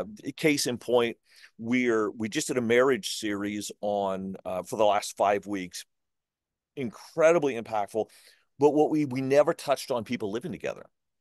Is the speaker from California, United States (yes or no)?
yes; Sacramento, California, United States; also born or lived in Portland, United States; Yeah, I hail from the West Coast, born in Portland, but grew up in Sacramento.